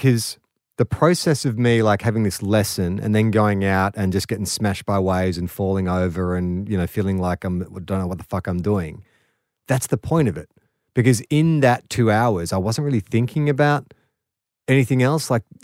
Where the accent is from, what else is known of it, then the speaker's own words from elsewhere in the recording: Australia; I'm Australian